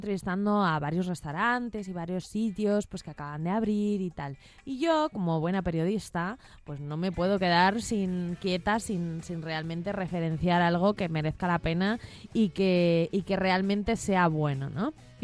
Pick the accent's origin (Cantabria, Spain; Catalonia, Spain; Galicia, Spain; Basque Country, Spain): Cantabria, Spain; Santander; He comido muy bien y he comido muy bien en mi tierra. En mi tierra, Cantabria, claro. En Santander.